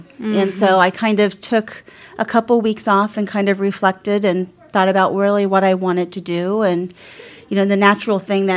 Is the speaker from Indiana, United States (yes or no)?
yes; Kokomo, Indiana, United States; Yeah. So I grew up in Kokomo, small town.